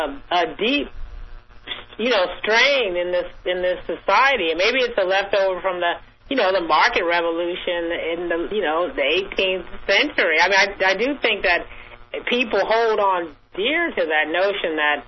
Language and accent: English; Sacramento, California, United States; No, I used to go and pick them, like, down the road when I was growing up in Sacramento.